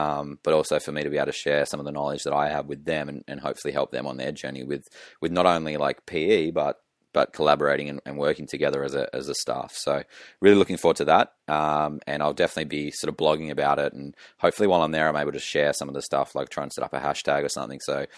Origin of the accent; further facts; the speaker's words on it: Tasmania, Australia; I'm heading back to my home state of Tasmania in Australia